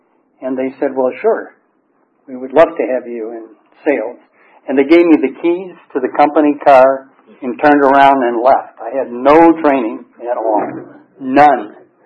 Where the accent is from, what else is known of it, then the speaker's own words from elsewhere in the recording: Chicago, Illinois, United States; born there; I lived in a household, and I was born in Chicago, Illinois, and I lived in a household where Dad was involved in the church, Mom had a choir in two churches